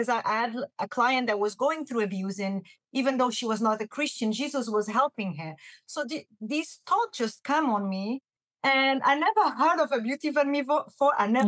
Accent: Portugal; I'm from Portugal.

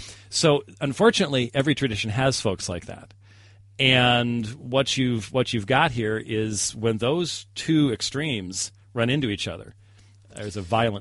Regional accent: United States; Well, I come from this as not only as an American

